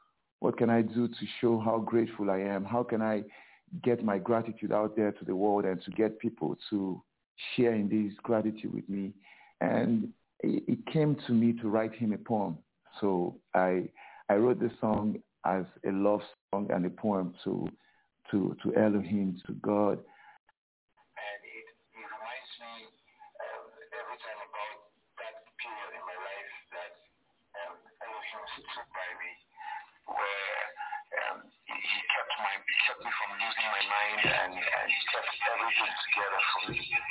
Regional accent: Cross River, Nigeria; I am from Cross River State, and I live in Calabar, the city of Calabar, Nigeria.

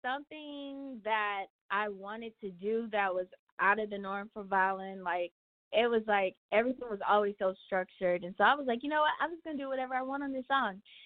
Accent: Milwaukee, Wisconsin, United States; now in Detroit, United States; I'm calling from Detroit, Michigan, but originally from Milwaukee, Wisconsin.

